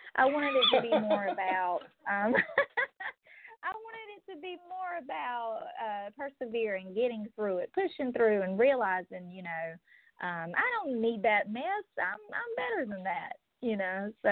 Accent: Conway, South Carolina, United States; I'm from the Conway Myrtle Beach area. That's where I was born and raised. I was born in Grand Strand Hospital. I was raised out near Surfside, down near Saucus Tea.

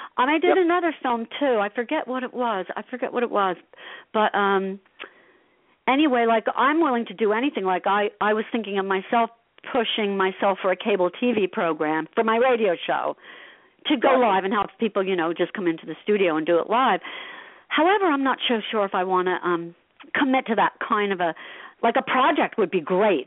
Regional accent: Asbury Park, New Jersey, United States; I mean, growing up in Asbury, well, which I did, but growing up in anywhere in New Jersey, it's like a real plus

